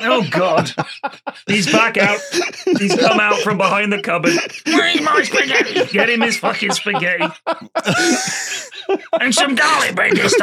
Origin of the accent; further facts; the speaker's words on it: United Kingdom; As British people, and you know, we just have to.